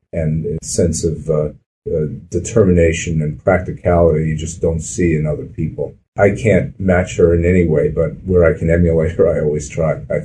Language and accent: English; New York City, New York, United States; I was a rabid 49er fan growing up in New York City.